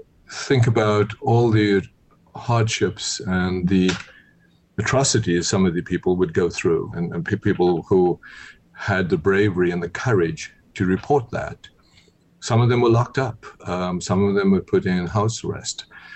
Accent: South Africa; born there; I was born in South Africa under apartheid.

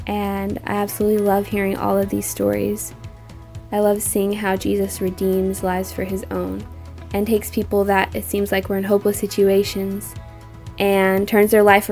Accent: Pembroke, Kentucky, United States; I'm from Pembroke, Kentucky, and I'm a young wife and mama.

